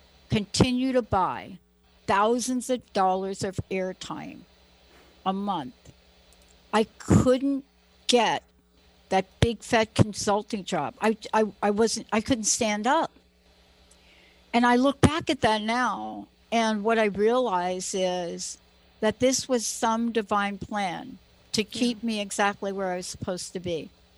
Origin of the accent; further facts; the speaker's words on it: East Coast, United States; I'm from the East Coast. I don't even know what that means.